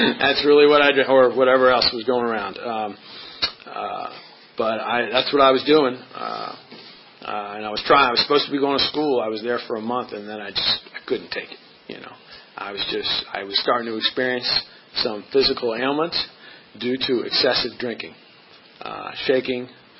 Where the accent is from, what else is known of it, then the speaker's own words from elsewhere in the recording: Chevy Chase, Maryland, United States; And I think it was just because I grew up in Chevy Chase.